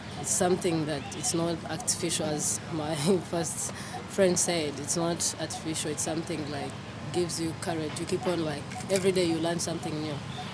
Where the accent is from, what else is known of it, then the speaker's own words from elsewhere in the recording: Rwanda; now in Auroville, India; I'm from Rwanda, East Africa.